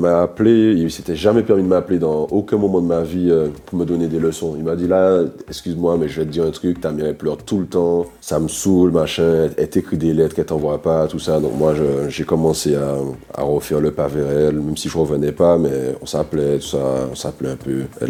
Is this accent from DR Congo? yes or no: no; Martinique, France; J'ai grandi à Cité Dillon, je sais plus jusqu'à quel âge, peut-être 10 ans. Et du jour où on a déménagé de Dillon, j'ai dû déménager 15 fois après.